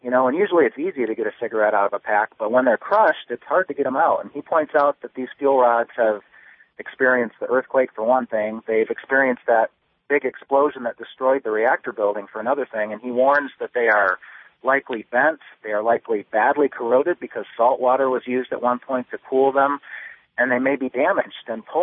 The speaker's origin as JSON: {"language": "English", "region": "Michigan", "country": "United States", "said": "I'm from West Michigan, and I used to carry a Radler regularly"}